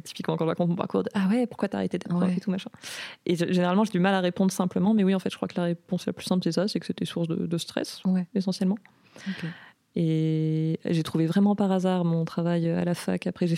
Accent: Le Puy-en-Velay, Auvergne-Rhône-Alpes, France; also born or lived in Lyon / Saint-Étienne; Je viens de base du Puy-en-Velay, qui est du coup à une heure de Saint-Étienne.

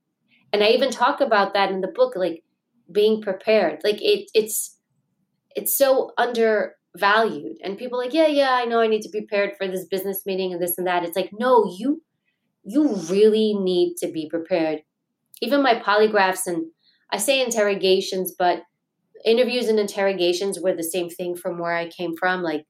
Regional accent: New York City, New York, United States; I grew up in Queens, New York. We grew up in low-income housing, which means poor people live here because they can't afford regular housing.

